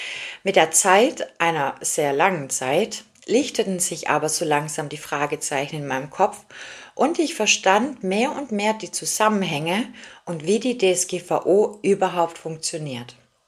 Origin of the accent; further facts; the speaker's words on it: Ellwangen, Baden-Württemberg, Germany; accent: Swabian; 43 Jahre alt, Wirtschaftsjuristin und wohne aktuell im nordrhein-westfälischen Velbert. Geboren und aufgewachsen bin ich im schwäbischen Ellwang. Sehen Sie es mir also bitte nach, wenn ab und zu noch mein schwäbischer Dialekt durchkommen sollte.